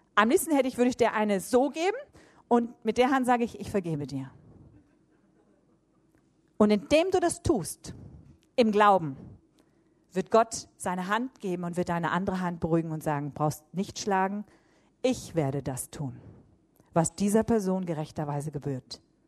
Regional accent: Hamburg, Germany; born or raised there

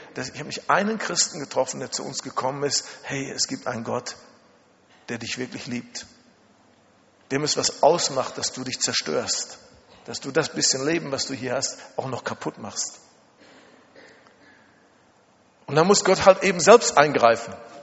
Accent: Germany; Und wir sagten, nein, geht nicht. Wir kommen aus Deutschland.

